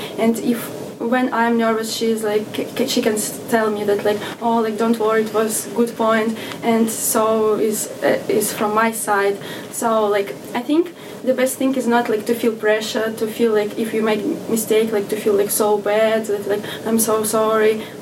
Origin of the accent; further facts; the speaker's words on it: Russia; moved away as an adult; now in United States; since I'm from Russia, it was very cold there.